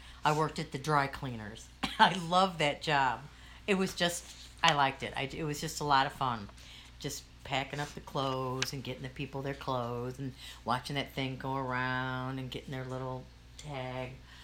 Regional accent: Afton, Missouri, United States; Well, I grew up in Afton, which is a suburb of St. Louis. I went to school there all through high school.

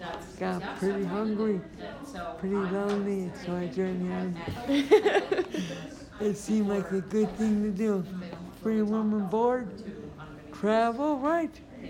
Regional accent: Boston, Massachusetts, United States; I grew up in Boston.

